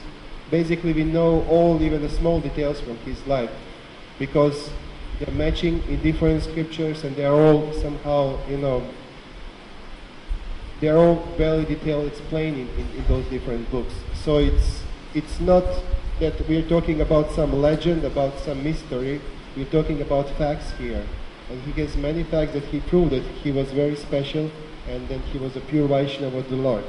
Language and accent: English; Ula, West Bengal, India; as I'm from Ula, it's like 22 kilometers from Mayapur.